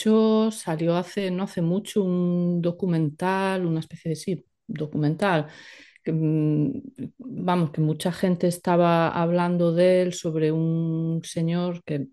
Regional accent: Galicia, Spain; A mí como gallega me costaría, ¿no?, comer pulpo, la verdad.

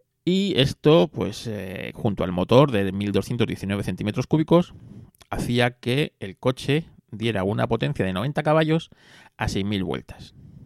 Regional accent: Villaviciosa de Odón, Community of Madrid, Spain; Borja es de mi pueblo, ojo con los de Villaviciosa, de Odón, ojito.

